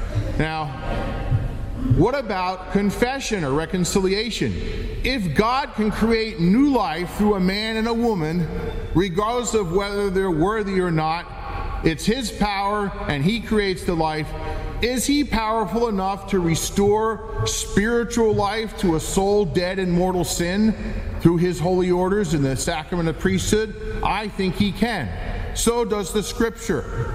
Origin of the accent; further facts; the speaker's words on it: New Jersey, United States; I'm some guy from Jersey.